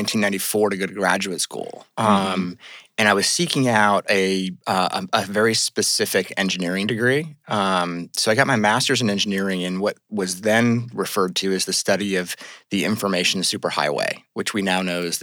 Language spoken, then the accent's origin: English; California, United States; I grew up in the Bay Area.